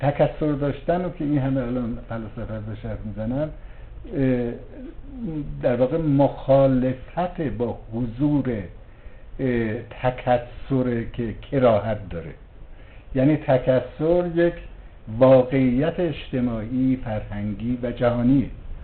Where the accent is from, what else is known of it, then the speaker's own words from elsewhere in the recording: Iran; بعد گفت تو کجایی هستی؟ گفتم ایرانی.